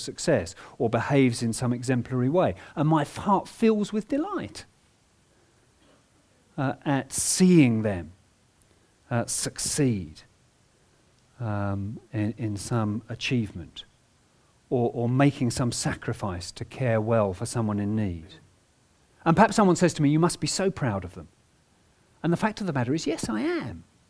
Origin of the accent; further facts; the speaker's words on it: United Kingdom; yes, I'm British and I'm quite reserved